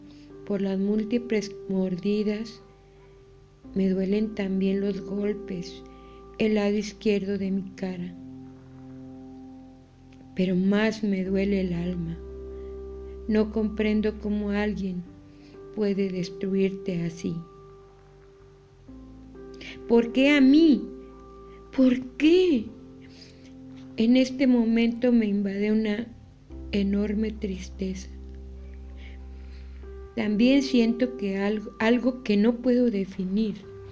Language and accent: Spanish; Mexico; soy mexicana